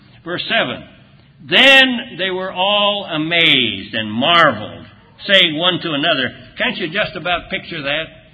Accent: Nebraska, United States; And I said, well, I was born and reared in Nebraska.

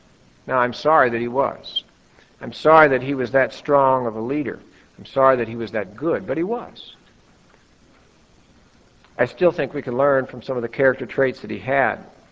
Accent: Northwest, United States; and I'm a northern boy, I grew up in the Northwest

